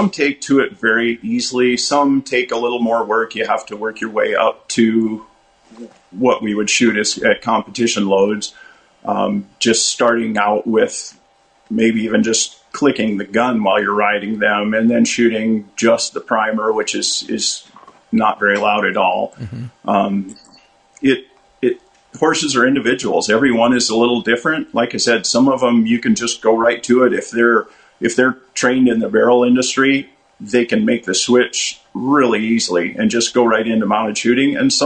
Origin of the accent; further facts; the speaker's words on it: Wessington Springs, South Dakota, United States; I'm from Wessington Springs, South Dakota, a rancher born and raised here.